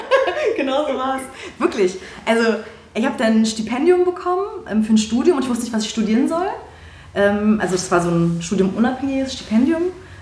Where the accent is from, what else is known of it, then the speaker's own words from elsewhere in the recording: Berlin, Germany; habe Migrationsgeschichte, türkische. Aber ich sehe auch ganz viele Parallelen tatsächlich. Ich bin auch gebürtige Neuköllnerin, bin hier geboren und aufgewachsen, nicht zur Schule gegangen. Ich kann auch Berlinern, wie eine Irre.